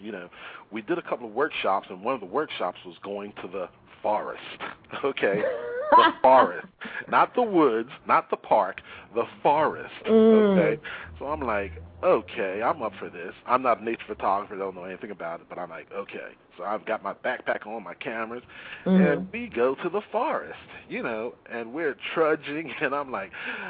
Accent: Philadelphia, Pennsylvania, United States; So I came in, hi … from Philadelphia, Pennsylvania.

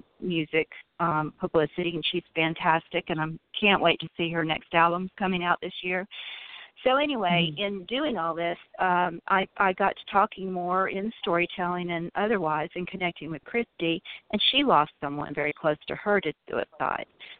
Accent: Alabama, United States; accent: Southern; also born or lived in California; I said, well, I have a Southern accent, but I'm originally from California, but I eat grits, and, you know, I've grown up in Alabama.

